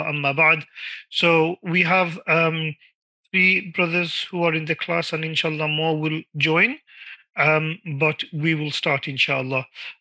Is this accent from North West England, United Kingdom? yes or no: yes; Oldham, North West England, United Kingdom; I am originally from Oldham, Greater Manchester. I did my Alimiyah in Darulum, Birmingham, Coventry Road, and then Darulum Bury, graduated in year 2000.